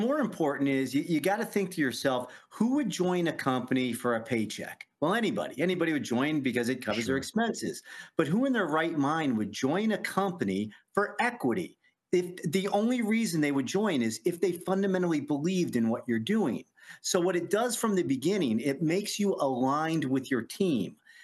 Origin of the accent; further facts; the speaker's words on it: Fairborn, Ohio, United States; also born or lived in Dayton; I grew up in Ohio and Fairborn, Ohio, Dayton, Ohio, but I went to NYU.